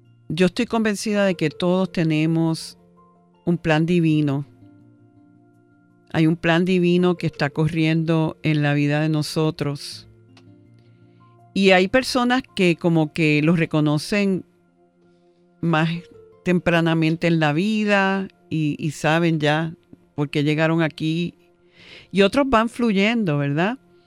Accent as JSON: {"language": "Spanish", "country": "Puerto Rico", "lives_now": "United States", "said": "Yo amo a Puerto Rico, soy puertorriqueña de pura cepa y cada vez más me siento orgullosa de nuestra gente. Estando todos estos años en Estados Unidos, me he dado cuenta que nosotros los boricuas somos bien cariñosos, bien amorosos."}